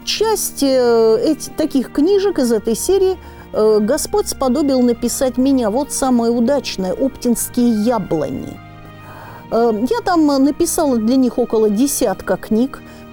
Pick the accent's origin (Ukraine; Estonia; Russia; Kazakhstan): Russia; Arkhangelsk, Arkhangelsk Oblast; born there; Поскольку я родилась в Архангельске